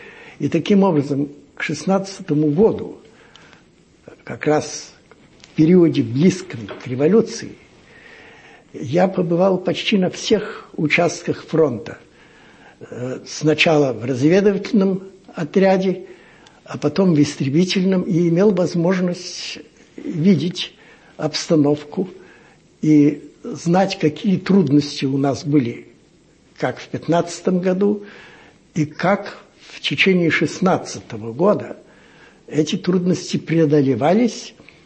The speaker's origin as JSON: {"language": "Russian", "town": "Odesa", "region": "Odesa Oblast", "country": "Ukraine", "tie": "born or raised there", "also_born_or_lived": "Gatchina", "said": "Но мне было всего 2 года, когда отец мой, как специалист по сооружениям портовым, был переведен на юг, как один из строителей Одесского порта. И, значит, мое детство прошло главным образом на берегах Черного моря."}